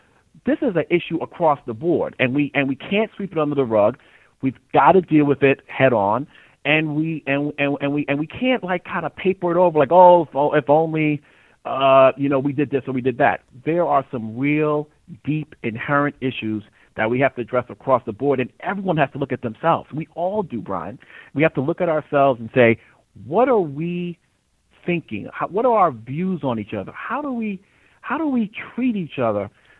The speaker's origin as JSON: {"language": "English", "town": "Harlem", "region": "New York", "country": "United States", "tie": "born there", "said": "Because, look, I was born in Harlem. My mom came from Guyana."}